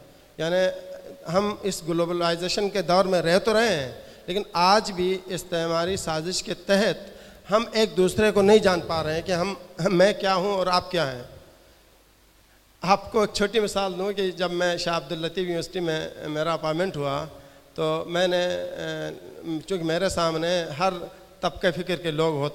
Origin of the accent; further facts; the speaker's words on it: Gilgit, Gilgit-Baltistan, Pakistan; میرا تعلق گلگت سے ہے.